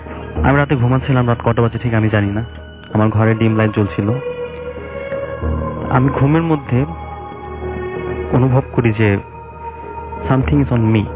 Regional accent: Jamalpur, Mymensingh Division, Bangladesh; এসেছি জামালপুর নামিনা থেকে।

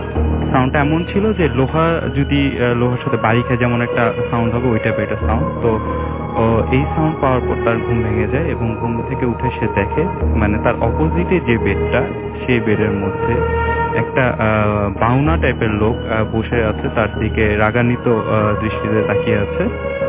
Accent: Mirpur, Dhaka Division, Bangladesh; মিরপুর থেকে এসেছি।

